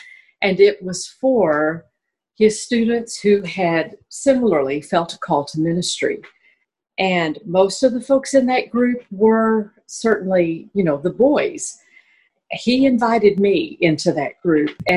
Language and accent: English; Dallas, Texas, United States; born there; Well, I was born in Dallas, Texas.